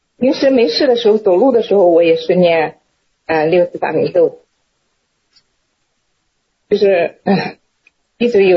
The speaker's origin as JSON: {"language": "Chinese", "town": "Wuxi", "region": "Jiangsu", "country": "China", "said": "我是从江苏无锡过来的。我是今年已经虚岁57岁了。"}